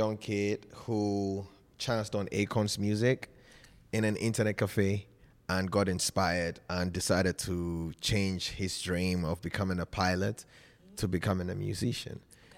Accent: Volta, Ghana; Because I come from the Volta region, which is Aplau. We share border with, like, Togo.

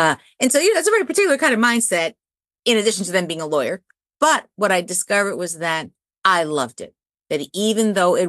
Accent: New York City, New York, United States; I grew up in New York City, and I was fortunate enough to receive scholarships.

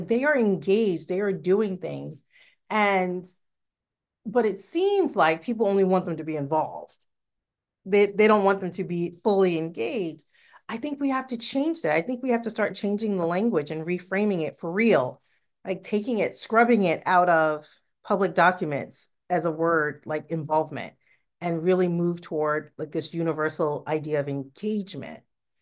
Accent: Harlem, New York, United States; Well, where I live, I'm really, my hometown is Harlem, but Harlem, New York, shout out to all the Harlemites out there.

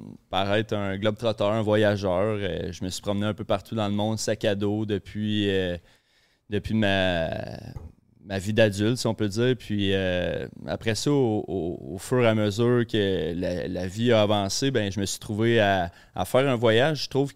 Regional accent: Drummondville, Quebec, Canada; Oui, je viens de Drummondville. J'ai grandi ici, puis je vis encore ici.

